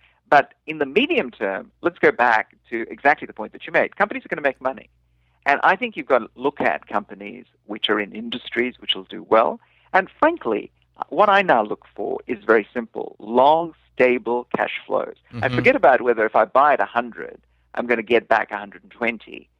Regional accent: India; From India, and I'm not from Sri Lanka

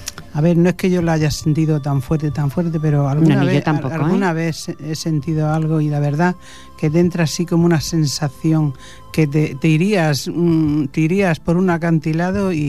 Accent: Andalusia, Spain; Yo soy de la provincia de Córdoba, del Valle de los Pedroches

